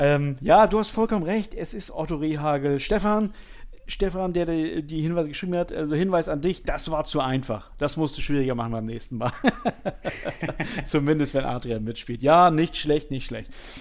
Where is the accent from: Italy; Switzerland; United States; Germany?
Germany; Hamburg; Also mir als Hamburger